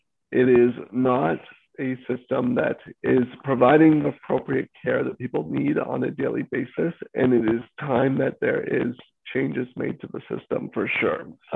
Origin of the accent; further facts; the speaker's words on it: South Frontenac, Ontario, Canada; I grew up in South Frontenac and Central Frontenac, part of the riding. I spent my entire life living on a lake and everything in that area.